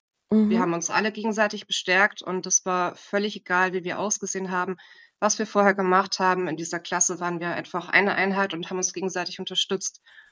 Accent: Munich, Bavaria, Germany; also born or lived in Ruhr area; ich komme ursprünglich aus München. Ich habe da eine Zeit lang im Ruhrgebiet gewohnt, bin jetzt 35 Jahre alt

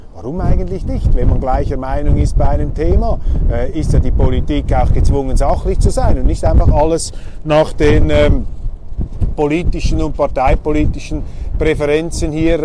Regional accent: Switzerland; Es ist nicht so hügelig wie bei uns in der Schweiz, wo sich da hinten die Berge erheben

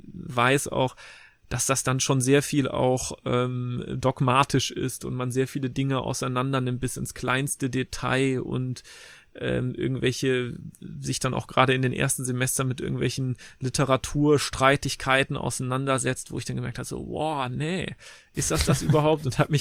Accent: Leverkusen, North Rhine-Westphalia, Germany; ich bin in Leverkusen zur Schule gegangen

